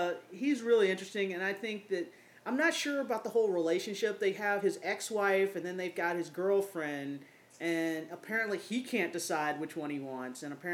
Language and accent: English; Missouri, United States; And I grew up in Missouri. So it's kind of like that Southern speak is, it's not entirely exaggerated.